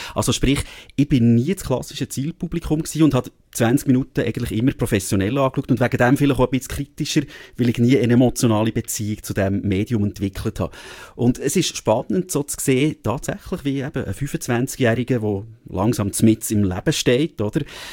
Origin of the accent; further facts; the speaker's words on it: Bern, Switzerland; Das ist unter anderem ja immer wieder pendelt, so eine On-Off-Beziehung, wo ich zu Zürich pflege als Berner.